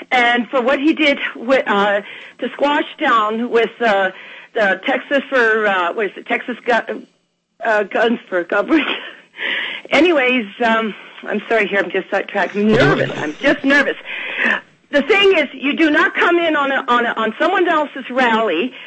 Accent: Canada; You see, I'm Canadian, so I'm not as familiar.

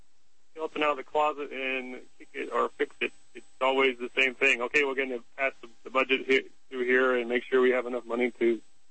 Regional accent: Missouri, United States; I'm born and raised in Missouri. I've grown up in the state my whole life

